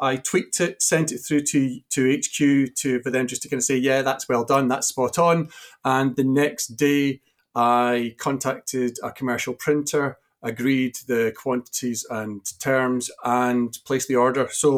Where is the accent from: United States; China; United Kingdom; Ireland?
United Kingdom; Scotland; Next year, I'll have spent more of my life south of the border than north, even though I'm still Scottish. I live in Hampshire.